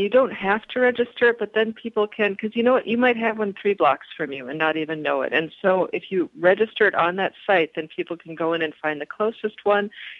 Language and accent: English; Minnesota, United States; No offense, they're Minnesota rivals. I'm a Minnesotan. I had to say it.